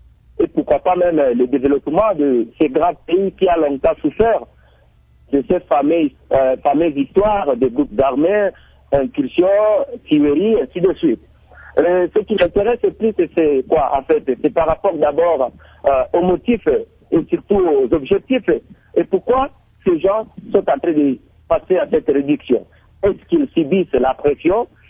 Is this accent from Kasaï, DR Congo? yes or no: no; Ituri, DR Congo; chez nous, en Ituri